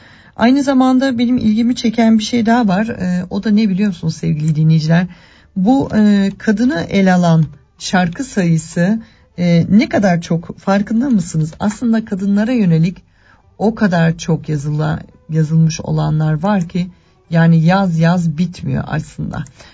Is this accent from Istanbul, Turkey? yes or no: yes; Istanbul, Turkey; Ben bunu bir İstanbullu olarak söylüyorum.